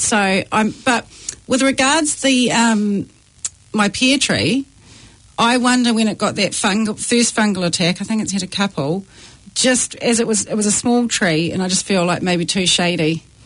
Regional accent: Waikato, New Zealand; Oh, that sounds amazing. I'm from the Waikato.

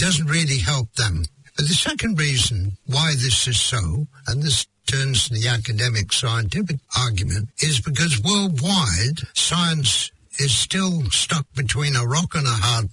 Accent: United Kingdom; I'm British.

